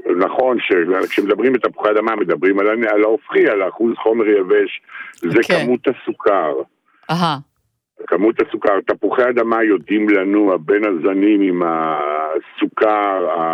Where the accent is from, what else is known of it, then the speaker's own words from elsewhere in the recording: Dekel, Southern District, Israel; אני ממושב דקל